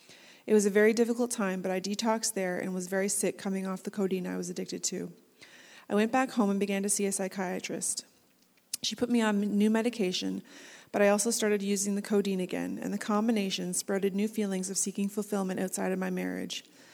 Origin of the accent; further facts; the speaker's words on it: Strathroy, Ontario, Canada; Good morning … I was born and raised outside of Strathroy, Ontario. My family moved to a farm when I was 11 years old